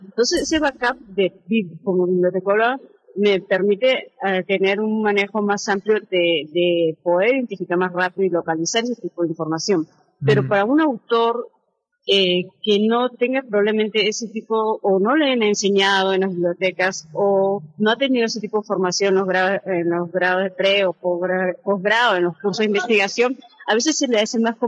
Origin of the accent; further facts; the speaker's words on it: Peru; yo soy peruana